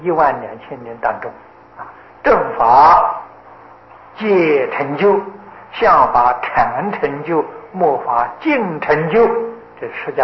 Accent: China; 这是照我们中国人算法，大概今年是3012年啊，3012年啊，这照我们中国的古法啊。

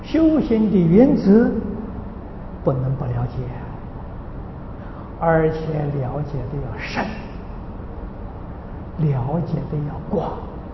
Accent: Hong Kong; 价钱呢和我们香港人的钱呢250,000

